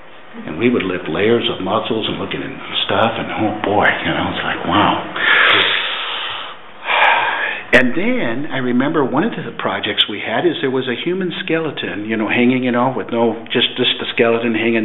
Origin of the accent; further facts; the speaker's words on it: Chico, California, United States; I graduated in 1979 from Chico State University, my hometown.